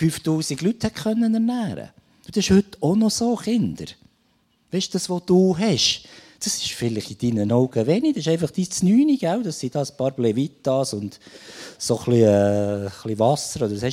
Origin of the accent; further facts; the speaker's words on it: Walkringen, Bern, Switzerland; ich bin in der Stadt Bern aufgewachsen. In einer Dreizimmer-Blockwohnung. Irgendwann ist die etwas eng geworden, bis 5-jährig. Ja, und dann sind wir auf das Land gezügelt, auf Walkringen, haben dort ein ehemaliges Bauernhaus kaufen